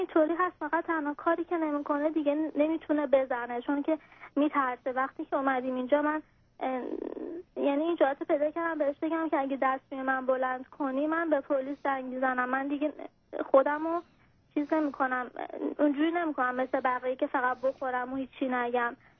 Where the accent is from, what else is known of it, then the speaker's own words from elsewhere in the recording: Iran; now in United States; ما از ایران اومدیم بیرون تونستیم بیایم آمریکا